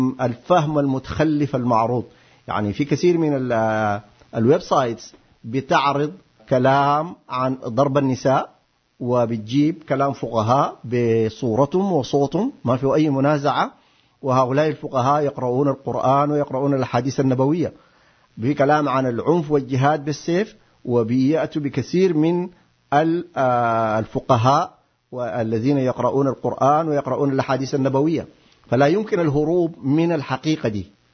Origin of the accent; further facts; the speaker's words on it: Sudan; وكما يقال دائما عندنا في السودان